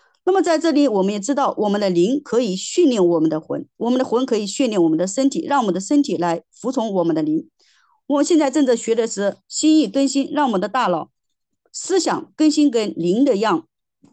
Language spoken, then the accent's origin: Chinese; China; 我们中国人很多的人都认为外形看起来像身体的某一个部分